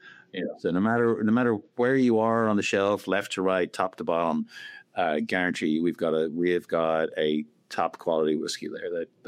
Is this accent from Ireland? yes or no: yes; Dublin, Leinster, Ireland; I'm Irish. I grew up in Dublin. I got my degree in chemical engineering there.